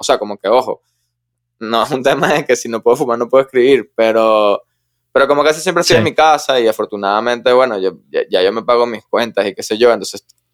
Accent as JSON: {"language": "Spanish", "country": "Venezuela", "said": "digamos que como venezolanos nos ha tocado este tema de la no estabilidad"}